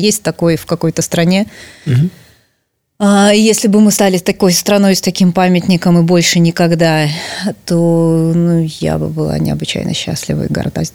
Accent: Minsk, Belarus; я-то здесь жила всегда, я родилась в Минске и живу здесь всю жизнь

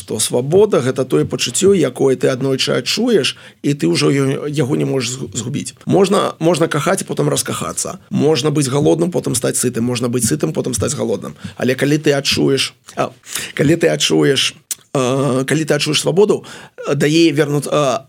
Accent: Vitebsk, Vitebsk Region, Belarus; я сам з Віцебску

